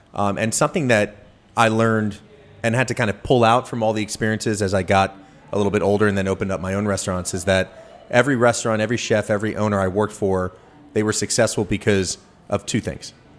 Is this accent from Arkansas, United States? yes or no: no; New Jersey, United States; when I was growing up in Jersey and you know, the 80s and 90s